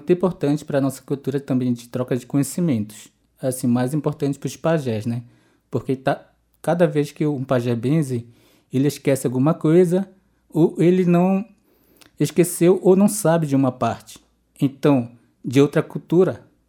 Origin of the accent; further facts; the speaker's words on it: Amazonas, Brazil; eu sou do Rio Tiquié, que fica depois do rio Apés, afluente. Então, eu vim de uma comunidade chamada São Sebastião